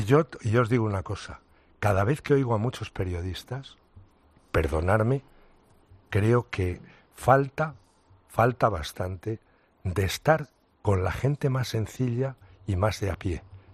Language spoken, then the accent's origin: Spanish; Guadalajara, Castilla-La Mancha, Spain; porque soy de Guadalajara y hay una Guadalajara en México que tiene no sé cuántos millones